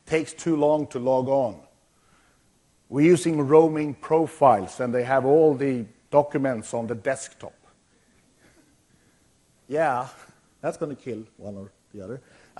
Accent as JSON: {"language": "English", "country": "Sweden", "said": "I'm from Sweden, which is over there."}